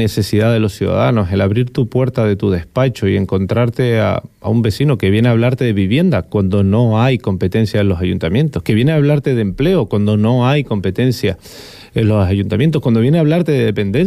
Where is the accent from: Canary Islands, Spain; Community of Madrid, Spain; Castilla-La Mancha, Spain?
Canary Islands, Spain; Los Realejos; yo le decía antes que soy de Los Ralejos